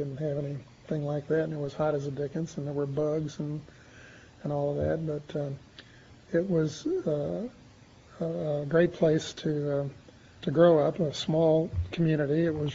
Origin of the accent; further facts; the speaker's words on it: Winter Park, Florida, United States; Anyway, growing up in Winter Park was, I thought a wonderful experience.